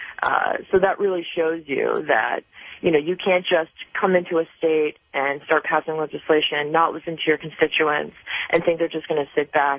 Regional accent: Mississippi, United States; No, I am originally from Mississippi.

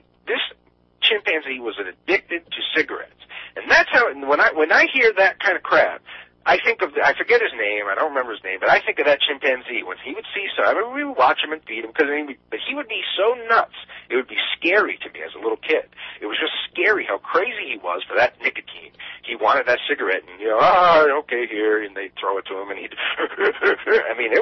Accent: New York, United States; there was a game farm where I grew up on Long Island.

